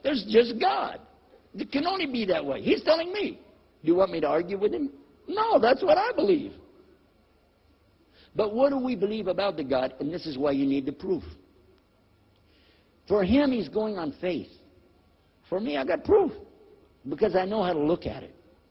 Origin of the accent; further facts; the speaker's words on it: Texas, United States; Hey, I'm from Texas. We don't care.